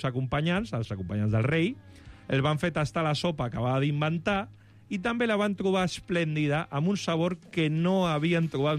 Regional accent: Castelldefels, Catalonia, Spain; no per criticar el meu poble on vaig créixer jo, que és Castelldefels

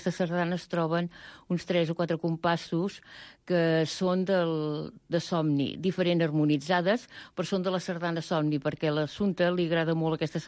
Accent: Catalonia, Spain; Com pensem tots, més o menys els que som catalans

